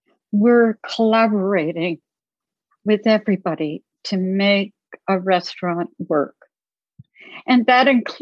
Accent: New Jersey, United States; I grew up in New Jersey, so I certainly know what that was about

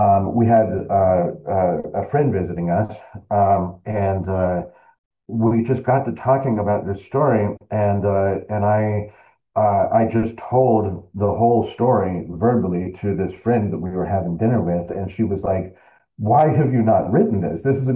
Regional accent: Colorado, United States; My whole family is from Arkansas, many generations back. You know, I grew up in Colorado, but both of my parents are from Arkansas.

